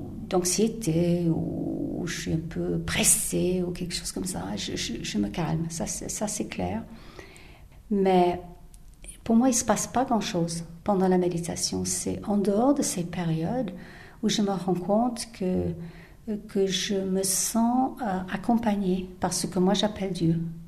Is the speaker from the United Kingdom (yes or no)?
yes; England, United Kingdom; je suis née, j'ai été élevée en Angleterre.